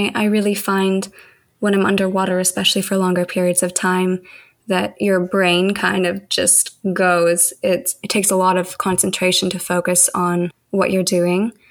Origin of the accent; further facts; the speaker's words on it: Calgary, Alberta, Canada; I grew up in Calgary surrounded by world-class mountains